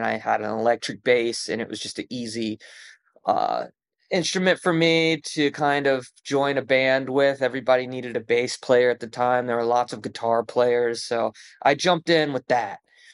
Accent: Baltimore, Maryland, United States; Me and the drummer still live in Baltimore, and I'm from Baltimore, and so is the drummer, so.

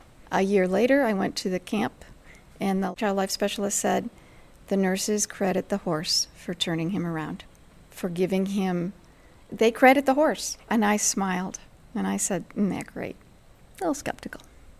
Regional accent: Chicago, Illinois, United States; I grew up in Chicago, probably the only little girl that didn't want a pony because I didn't know they existed.

